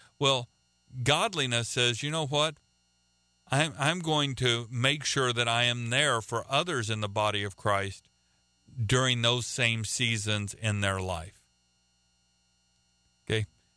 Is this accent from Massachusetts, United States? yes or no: no; Oklahoma, United States; now in Philippines; Well, let me tell you, folks, I'm not from the Philippines. I'm from Oklahoma. And whenever I find other people from Oklahoma, I celebrate because we're both a long way from home.